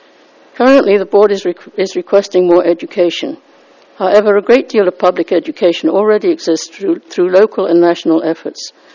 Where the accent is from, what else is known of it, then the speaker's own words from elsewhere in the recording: Atascadero, California, United States; I'm from Tascadero.